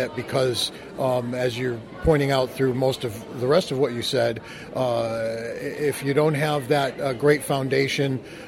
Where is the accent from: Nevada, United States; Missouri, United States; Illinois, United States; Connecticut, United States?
Connecticut, United States; Waterbury; Well, I remember growing up in Waterbury as a child in the fall.